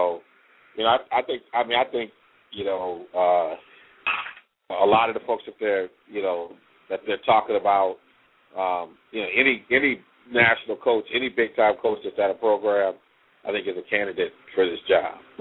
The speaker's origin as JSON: {"language": "English", "region": "Michigan", "country": "United States", "said": "I'm from Michigan, but I hate anything on our Midwest economy like this."}